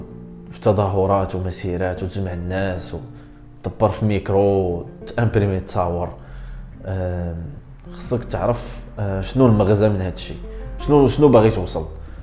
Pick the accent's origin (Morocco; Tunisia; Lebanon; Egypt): Morocco; حنا كمغاربه، وتنظن ممكن واقع حتى حنا كعرب، اننا عاطفيين اكثر من القياس.